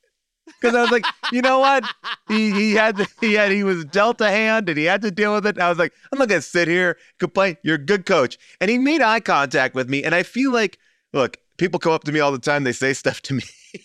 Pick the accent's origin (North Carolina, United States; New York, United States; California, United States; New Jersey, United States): New York, United States; I'm a Yankee fan. I grew up in New York.